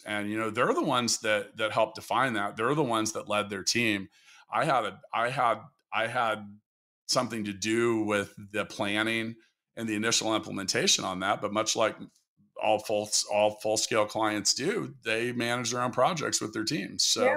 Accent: Kansas City, Missouri, United States; We're from Kansas City, man.

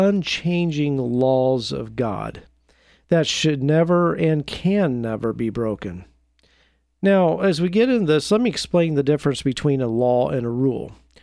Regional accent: United States; I'm going to call out my home country, the United States

